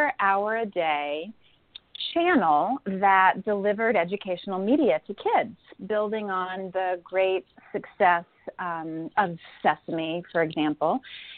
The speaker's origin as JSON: {"language": "English", "region": "Florida", "country": "United States", "tie": "born or raised there", "lives_now": "New York City, United States", "said": "I am calling from New York City right now, but I have to echo your shout out to the Tampa Bay Buccaneers as I'm a native Floridian."}